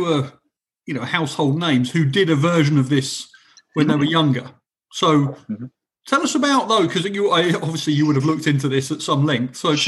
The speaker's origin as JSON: {"language": "English", "country": "United Kingdom", "said": "Obviously, I'm British."}